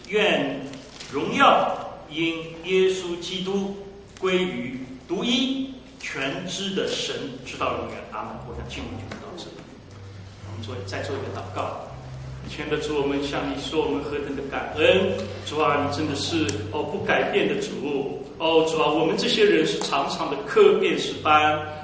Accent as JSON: {"language": "Chinese", "region": "Shanghai", "country": "China", "said": "我是从上海来啊，那么我记得大概有几年前呢，那个上海有个叫世界博览会"}